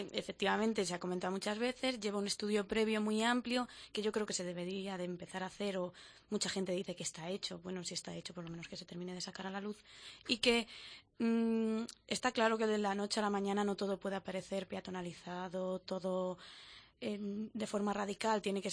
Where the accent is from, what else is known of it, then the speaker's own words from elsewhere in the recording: Albacete, Castilla-La Mancha, Spain; somos bastante de Albacete.